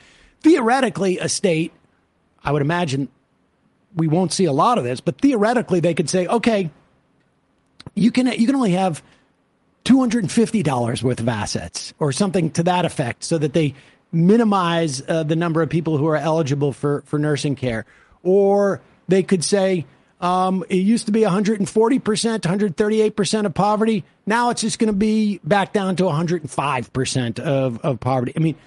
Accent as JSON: {"language": "English", "region": "Massachusetts", "country": "United States", "said": "I'm from Massachusetts. I've had some personal experience with this."}